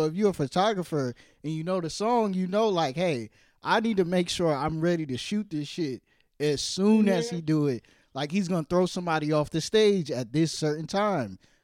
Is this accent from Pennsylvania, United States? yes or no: no; Brooklyn, New York, United States; born there; because I was born in Brooklyn but I lived all over.